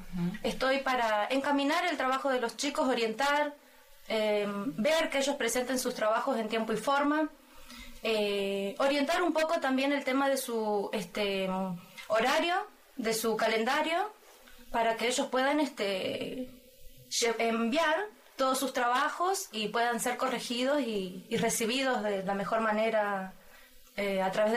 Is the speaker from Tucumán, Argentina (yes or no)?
yes; Tucumán, Argentina; moved away as an adult; now in Mendoza, Argentina; Yo soy de Tucumán. Nací, crecí, estudié en Tucumán y hace aproximadamente 9 años me fui a vivir a Mendoza.